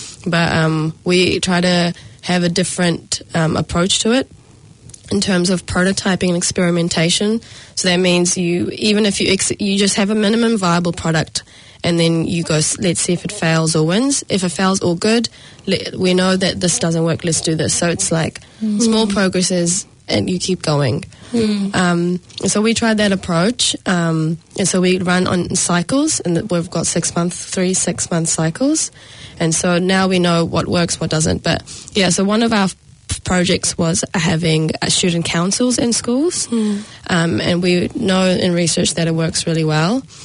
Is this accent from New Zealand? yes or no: yes; New Zealand; also born or lived in Australia; I was born in Australia, and I've grown up in New Zealand since I was seven. I moved to Auckland in 2014 to do university studies.